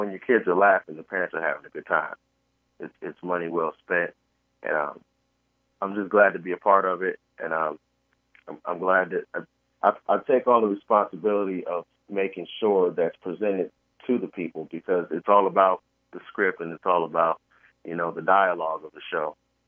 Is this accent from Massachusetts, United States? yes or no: no; Detroit, Michigan, United States; now in North Carolina, United States; Well, I'm originally from Michigan, Sacramento, Michigan, okay. And grew up in the Detroit area. But I live in North Carolina.